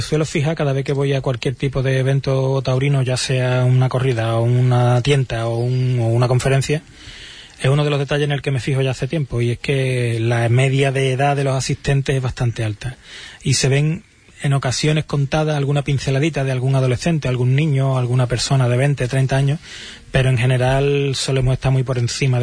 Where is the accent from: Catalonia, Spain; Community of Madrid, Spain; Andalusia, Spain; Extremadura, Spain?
Andalusia, Spain; Huelva; no lo digo yo porque soy de Huelva y lo aprecio